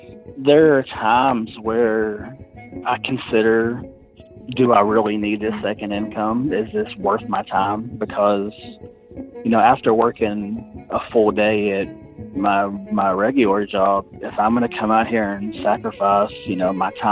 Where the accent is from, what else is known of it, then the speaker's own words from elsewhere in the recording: White Oak, Texas, United States; I am from White Oaks, Texas, and I am a delivery driver.